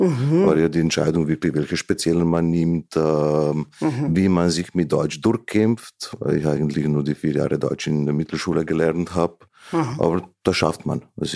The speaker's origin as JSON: {"language": "German", "country": "Slovenia", "said": "Wie es kommt, dass ich aus Slowenien ist, ist logisch, ich bin aus Slowenien."}